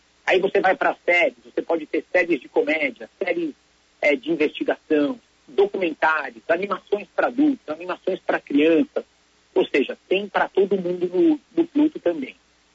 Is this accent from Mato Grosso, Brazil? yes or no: no; São Paulo, Brazil; born there; Não, não nasci em Pederneiras, nasci em São Paulo, capital. Estou sempre por aqui